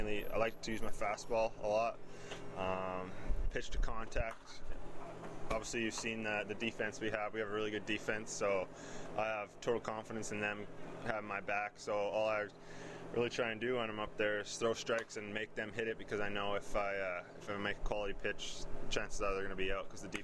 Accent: Canada; Growing up in Canada, the only Canadian baseball

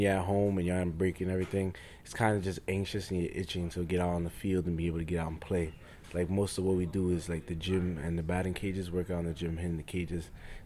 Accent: New York City, New York, United States; Well, I'm from Brooklyn, New York City.

